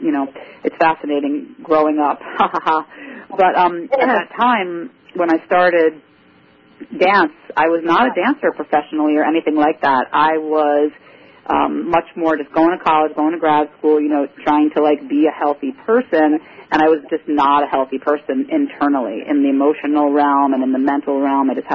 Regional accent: New York, United States; I'm a New Yorker originally

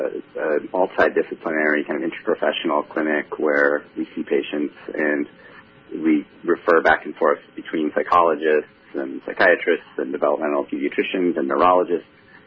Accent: North Dakota, United States; Yeah, well, I grew up in North Dakota, and my dad worked for the phone company

